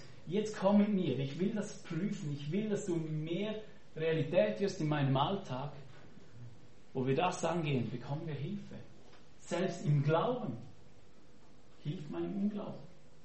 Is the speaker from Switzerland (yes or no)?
yes; Switzerland; ich bin ja ein Schweizer